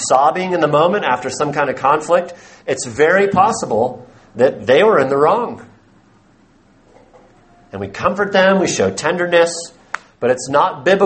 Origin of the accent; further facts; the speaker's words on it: Oregon, United States; And where I grew up in Oregon, it rained like 366 days out of the year.